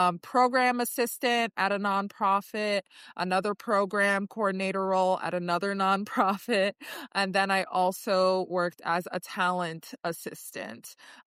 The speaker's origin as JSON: {"language": "English", "town": "Chicago", "region": "Illinois", "country": "United States", "tie": "born or raised there", "also_born_or_lived": "Yaoundé, Cameroon", "said": "So I was born in Yaoundé and then moved out to the States, specifically Chicago, in 2003 for education. So from first grade through college, I was going through school in Chicago."}